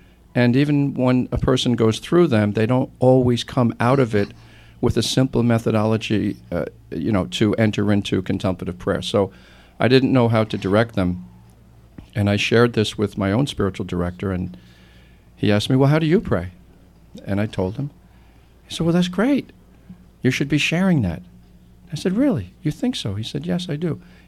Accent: Levittown, New York, United States; I'm from Levittown, Long Island, but normally I would be working in Mexico.

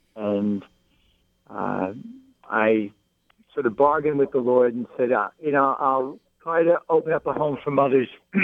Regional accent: Elmont, New York, United States; You know, I grew up on Long Island. I grew up in Elmont.

